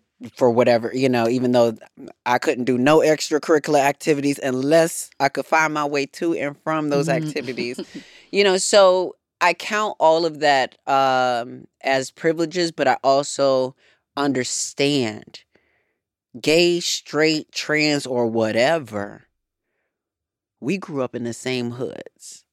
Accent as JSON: {"language": "English", "town": "Racine", "region": "Wisconsin", "country": "United States", "tie": "born or raised there", "said": "And I grew up in one of the hoods in Wisconsin. And, you know, Racine, Wisconsin, it was such a small town"}